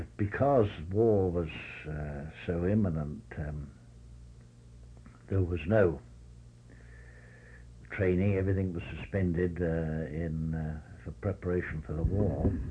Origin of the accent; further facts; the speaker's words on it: Folkestone, South East England, United Kingdom; born there; Yes, I was born in May 1918 in Folkestone, Kent. Actually in a Canadian military hospital.